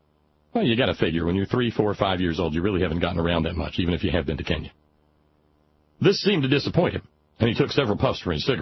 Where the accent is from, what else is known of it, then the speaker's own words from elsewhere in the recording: Alabama, United States; moved away as an adult; I grew up in Alabama. Because I spent the majority of my first 18 years there. Then I hit the road for college and never really looked back.